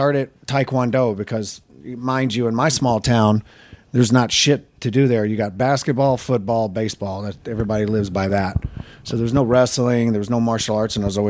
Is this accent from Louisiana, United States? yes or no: no; Dresden, Tennessee, United States; I grew up in Dresden, Tennessee. That is correct.